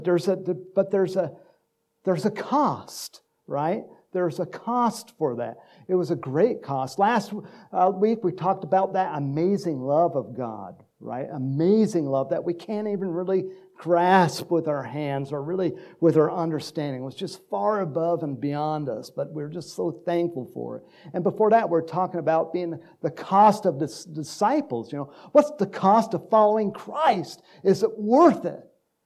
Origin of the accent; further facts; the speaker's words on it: Texas, United States; You know, back to my Texas days. I am a Texan, don't forget my blood.